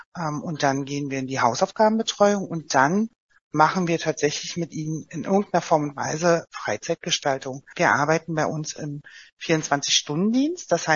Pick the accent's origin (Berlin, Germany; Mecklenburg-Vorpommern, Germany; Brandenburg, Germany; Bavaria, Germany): Brandenburg, Germany; Oranienburg; ich komme ja selbst aus Oranienburg